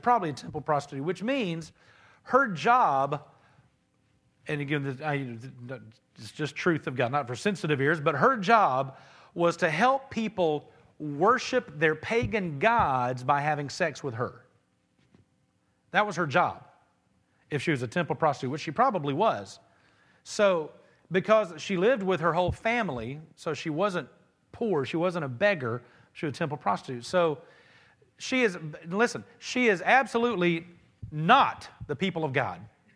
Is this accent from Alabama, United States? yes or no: yes; Alabama, United States; I like to think that he said, get, because I'm from Alabama.